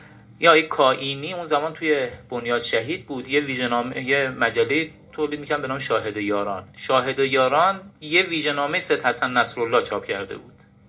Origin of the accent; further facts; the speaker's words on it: Mashhad, Razavi Khorasan, Iran; ما مثلا مشهدی هستیم